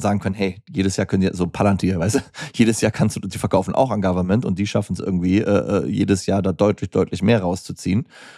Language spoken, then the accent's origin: German; Hürth, North Rhine-Westphalia, Germany; Ich komme aus Hürth bei Köln.